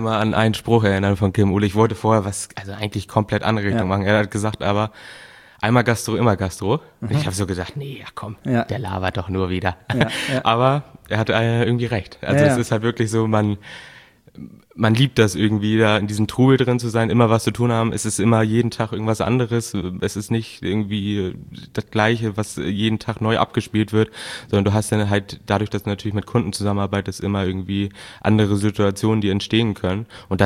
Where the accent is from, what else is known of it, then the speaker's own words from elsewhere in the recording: Gülzow, Germany; Also ich komme aus Gülzow, ich bin 21 Jahre alt